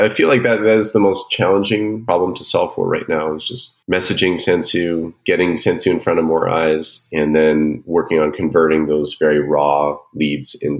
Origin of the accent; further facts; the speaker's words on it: Canada; I'm actually Canadian, I'm up in a city called Kamloops, BC, Canada